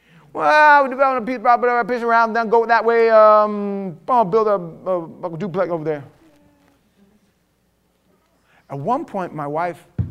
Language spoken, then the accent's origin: English; New York City, New York, United States; I was from New York, from the city, my whole life.